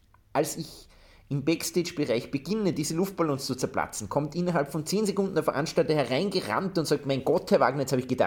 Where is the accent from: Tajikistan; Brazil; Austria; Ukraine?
Austria; Upper Austria; In meinem Heimatbundesland Oberösterreich, da würde man jetzt glauben, Heimvorteil, aber nein.